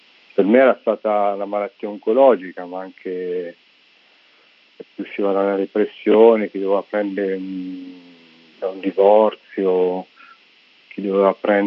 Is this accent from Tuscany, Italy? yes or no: no; Umbria, Italy; Io sono originario del Trasimeno, il lago Trasimeno